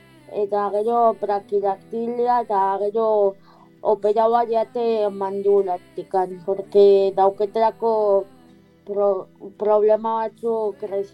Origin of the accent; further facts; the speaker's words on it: Legazpi, Basque Country, Spain; also born or lived in Poland; Poloniak jaio nintzen, baina 3 urterekin Legazpira etorri nintzen bizitzera.